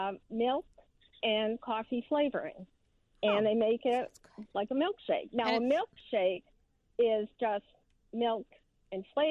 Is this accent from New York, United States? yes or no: no; Rhode Island, United States; And I grew up in Rhode Island.